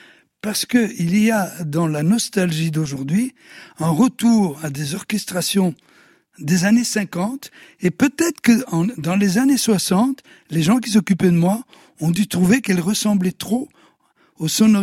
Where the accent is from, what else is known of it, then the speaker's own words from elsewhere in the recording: Sicily, Italy; Mais ça vient de la Sicile, dont je suis originaire, et de la Belgique.